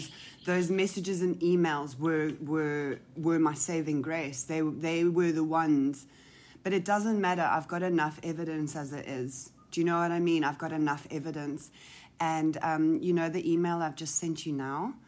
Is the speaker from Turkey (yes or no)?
no; South Africa; I'm Afrikaans. I'm South African.